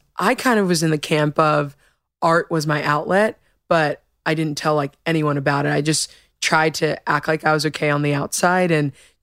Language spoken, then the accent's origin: English; Denton, Texas, United States; Denton, Texas.